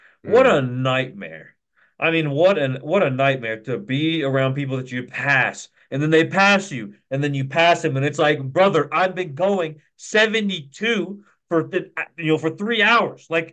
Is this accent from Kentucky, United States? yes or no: yes; Kentucky, United States; Growing up in Kentucky, driving there, I didn't really have any frame of reference.